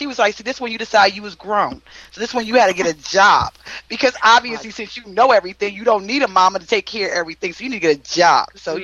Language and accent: English; Jamaica; I came from Jamaica.